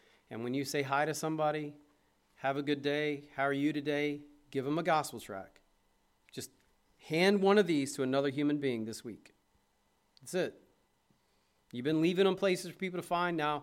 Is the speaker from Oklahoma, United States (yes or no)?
yes; Braggs, Oklahoma, United States; I grew up in Braggs